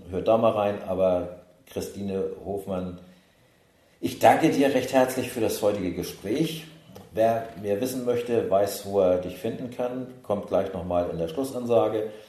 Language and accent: German; Hamburg, Germany; Als Hamburger bin ich doch immer wieder gerne Blankenese.